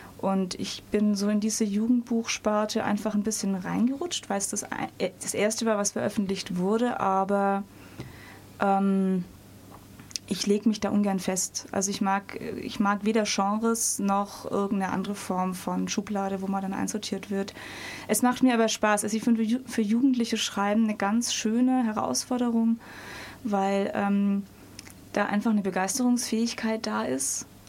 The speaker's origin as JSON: {"language": "German", "town": "Stuttgart", "region": "Baden-Württemberg", "country": "Germany", "tie": "born there", "said": "Ich bin in Stuttgart geboren"}